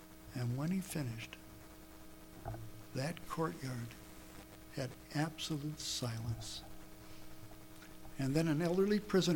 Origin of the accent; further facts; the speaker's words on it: Ely, Minnesota, United States; I grew up in Ely, Minnesota. Echo Trail, when I grew up, was a couple ruts in a dirt road.